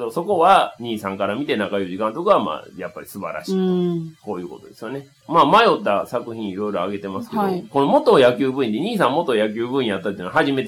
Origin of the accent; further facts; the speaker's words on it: Kobe, Hyogo, Japan; 大阪、僕はもう神戸なんで、はい、大阪弁は極端な話を言うとよくわからへんっていうところがあるんで